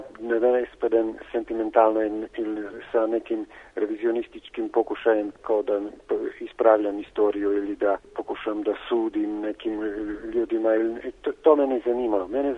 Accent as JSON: {"language": "Croatian", "town": "Murska Sobota", "country": "Slovenia", "tie": "born or raised there", "said": "A u Mursku Sobotu, u moj rodni grad, manje od 10."}